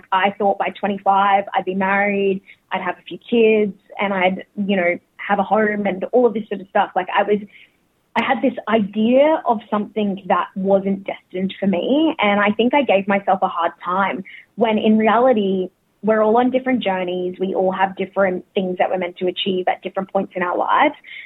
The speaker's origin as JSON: {"language": "English", "town": "Brisbane", "region": "Queensland", "country": "Australia", "tie": "born or raised there", "said": "So Koori, Murray and Noongar. Bit of everything in there, born and raised in Meanjin, Brisbane, but I've been living her"}